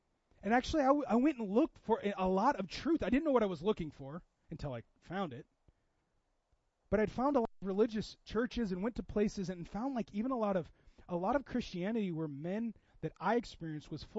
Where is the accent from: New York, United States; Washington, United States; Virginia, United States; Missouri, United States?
Washington, United States; Seattle; I grew up in Seattle area, very not religious.